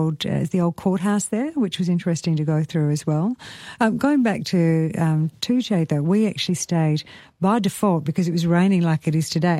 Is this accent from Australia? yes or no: yes; Kalgoorlie, Western Australia, Australia; because I'm from the bush. I'm from Kalgoorlie originally.